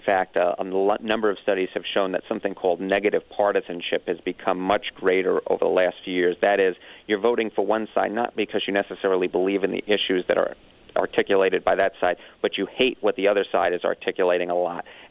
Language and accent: English; New York, United States; accent: New York; I think he's sticking with that label as much as I stick with my New York accent.